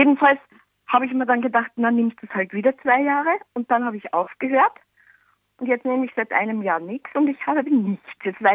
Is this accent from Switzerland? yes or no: no; Linz, Upper Austria, Austria; Ja, Oberösterreich ist schon gut, weil ich bin aus der Gegend von Linz.